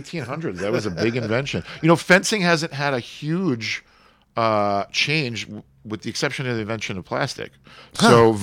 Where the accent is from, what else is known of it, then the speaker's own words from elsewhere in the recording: Long Island, New York, United States; I'm a Mets guy. I grew up on Long Island.